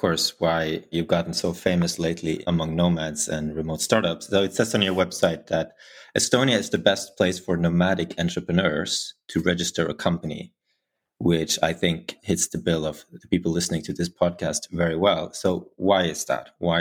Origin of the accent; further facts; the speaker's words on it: Norway; now in United States; I'm from Norway, but I live in the US